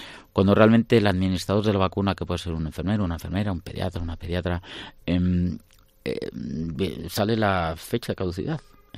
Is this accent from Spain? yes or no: yes; Bilbao, Basque Country, Spain; Ya es que yo soy de Bilbao